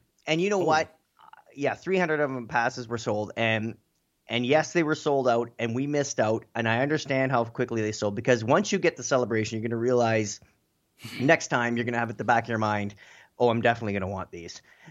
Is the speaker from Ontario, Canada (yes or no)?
yes; Ontario, Canada; and I'm from Ontario, Canada.